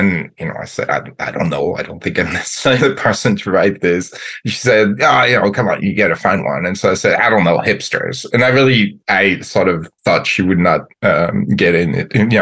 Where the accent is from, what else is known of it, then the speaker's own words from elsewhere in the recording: France; moved away as an adult; now in United States; I was born and raised in France. I've lived in the U.S. for about 20 years now.